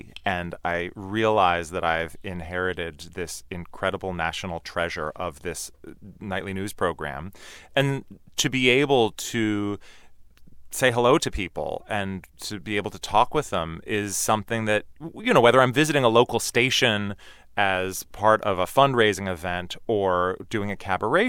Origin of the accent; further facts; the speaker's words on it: Portland, Oregon, United States; I had been a fan of theirs because I grew up in Portland, Oregon, and they were this little local band that no one outside of Portland had heard